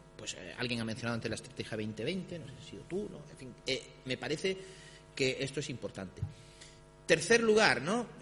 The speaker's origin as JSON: {"language": "Spanish", "country": "Spain", "said": "como somos españoles, no nos atrevemos a gobernar"}